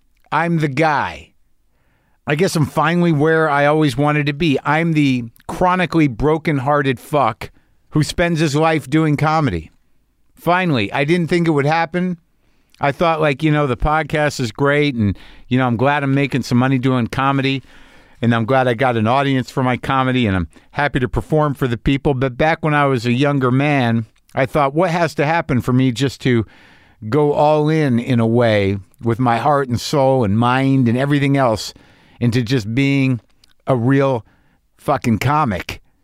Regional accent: New Mexico, United States; I guess it's because I grew up in New Mexico.

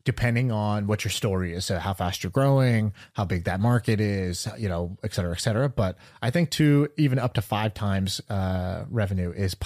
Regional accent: Oklahoma, United States; born there; although I'm an Indian dude. I was born in Oklahoma.

